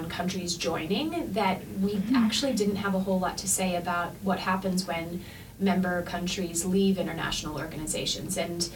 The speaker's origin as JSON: {"language": "English", "country": "Australia", "tie": "born or raised there", "said": "my background is very international. I grew up in Australia. I studied abroad in a couple of different places."}